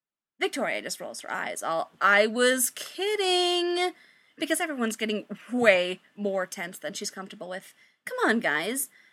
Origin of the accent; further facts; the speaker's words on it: United Kingdom; I don't know, I'm British.